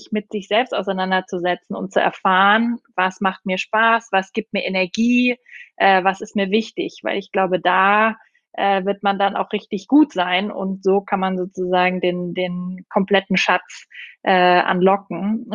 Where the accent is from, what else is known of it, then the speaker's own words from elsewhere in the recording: Austria; Ich bin Österreicherin.